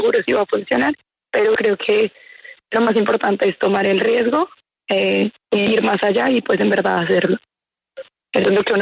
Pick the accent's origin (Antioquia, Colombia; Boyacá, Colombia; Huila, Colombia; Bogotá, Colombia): Bogotá, Colombia; moved away; also born or lived in England; nosotras nacimos en Bogotá, en Colombia, fuimos a un colegio cuando estábamos pequeñas